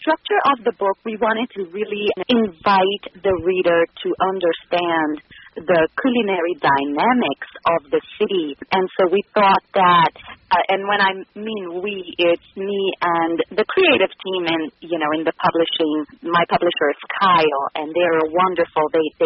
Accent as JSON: {"language": "English", "region": "Rio de Janeiro", "country": "Brazil", "tie": "born or raised there", "said": "I was born and raised in Rio de Janeiro."}